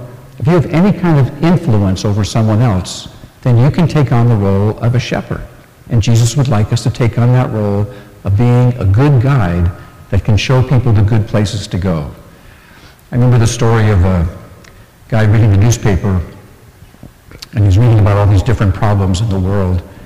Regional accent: Thousand Oaks, California, United States; I grew up in Ventura County, and at that time, which was a very, very small town called Thousand Oaks.

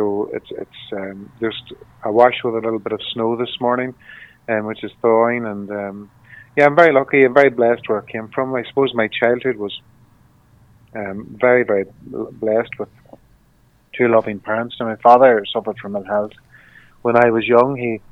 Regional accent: Donoughmore, Northern Ireland, United Kingdom; I come from a very rural village called Donoughmore in County Tyrone

